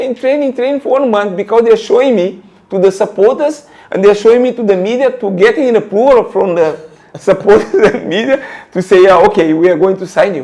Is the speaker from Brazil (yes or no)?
yes; Brazil; English is a second language; now in United States; Say, okay, if I come from Brazil to here, I'm going to win. I'm going to stay.